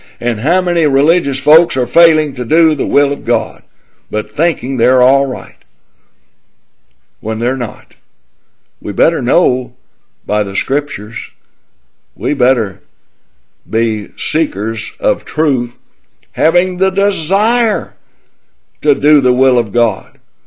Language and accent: English; Tennessee, United States; as I grew up in Tennessee, in the South, of course, the Bible Belt.